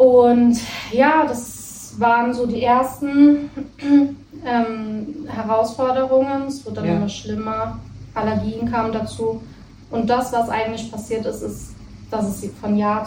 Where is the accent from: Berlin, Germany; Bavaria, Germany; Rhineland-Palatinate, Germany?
Rhineland-Palatinate, Germany; Worms; Also, ich komme hier aus Worms